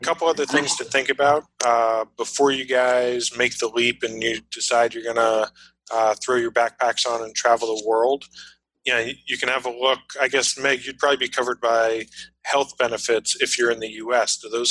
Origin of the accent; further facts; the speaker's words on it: New York, United States; moved away; You know, I was from New York when I left 18 years ago.